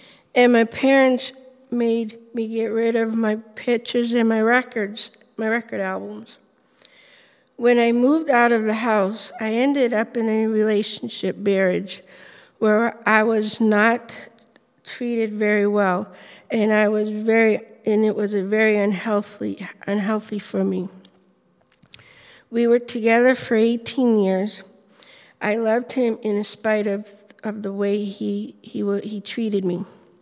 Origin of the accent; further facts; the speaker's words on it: Nashua, New Hampshire, United States; I come from Nashville, New Hampshire. I grew up in a Christian home and went to church